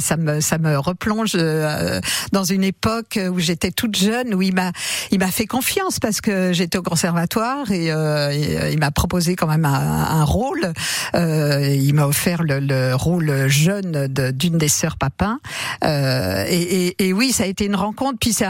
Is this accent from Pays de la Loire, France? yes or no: yes; Le Mans, Pays de la Loire, France; Oh, c'est le bonheur. C'est mes racines. C'est là où j'ai grandi. Où j'ai tout appris, où je marche, où je rencontre, Le Mans, c'est une ville magnifique.